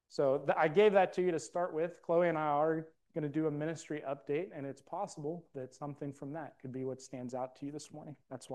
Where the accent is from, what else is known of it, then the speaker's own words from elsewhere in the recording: West Virginia, United States; team in West Virginia is no longer our team, which was hard for me, especially to hear because it's my hometown.